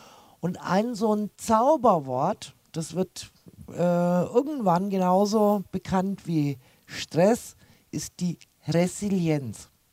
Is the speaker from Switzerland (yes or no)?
yes; Switzerland; klar, ich komme jetzt aus der Schweiz